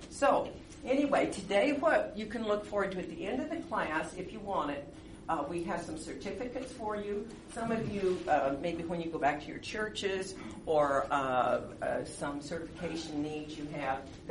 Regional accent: California, United States

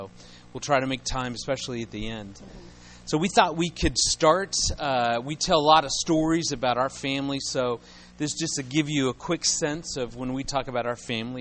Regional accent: Colorado Springs, Colorado, United States; Now, we're from Colorado Springs, so I mean, we're used to cold.

